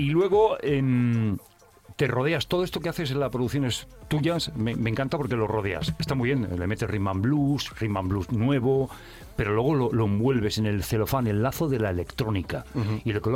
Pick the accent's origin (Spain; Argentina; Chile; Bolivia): Spain; Barcelona, Catalonia; Yo soy de Barcelona